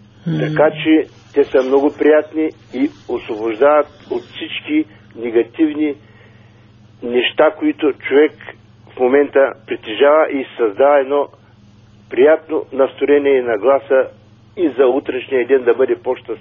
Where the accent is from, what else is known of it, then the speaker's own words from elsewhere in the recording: Stara Zagora, Stara Zagora Province, Bulgaria; съм от Стара Загора.